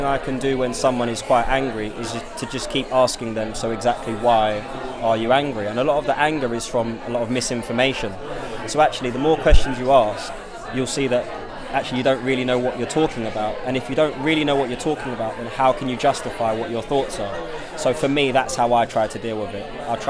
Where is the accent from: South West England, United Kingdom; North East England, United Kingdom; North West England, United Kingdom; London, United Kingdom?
London, United Kingdom; born there; I was born in London.